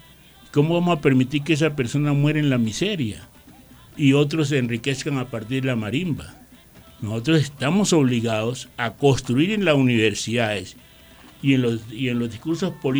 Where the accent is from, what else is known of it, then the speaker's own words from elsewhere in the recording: Guapi, Cauca, Colombia; yo fui a la galería de Guapi en mi pueblo y oí la música de esos corridos